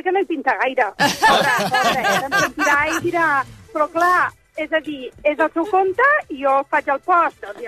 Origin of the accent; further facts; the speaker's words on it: Barcelona, Catalonia, Spain; Soc de Barcelona, però la meva família és de Roda de Ter.